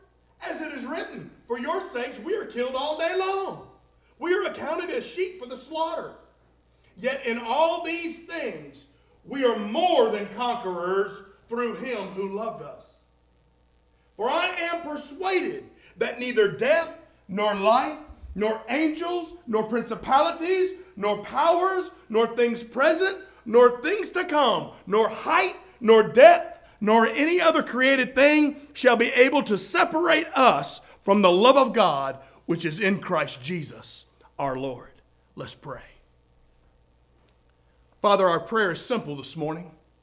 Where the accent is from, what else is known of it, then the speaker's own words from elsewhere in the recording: Florida, United States; now I came from Florida and I know that ain't nowhere like Alabama, amen?